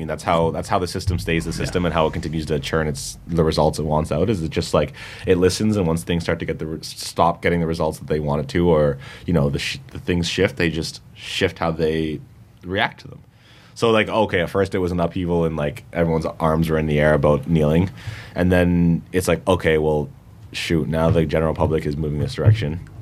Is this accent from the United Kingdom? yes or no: no; Canada; as a Canadian